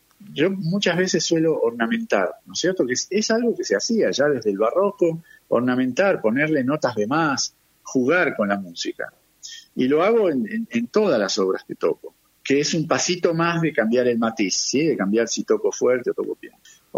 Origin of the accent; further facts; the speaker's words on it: Argentina; somos argentinos.